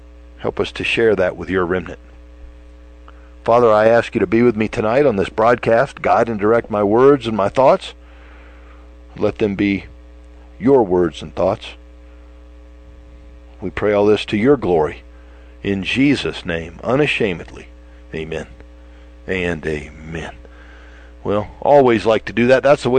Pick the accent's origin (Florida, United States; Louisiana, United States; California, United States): Florida, United States; now in Wyoming, United States; I can tell you, growing up in Florida, well, I didn't grow up with winters like this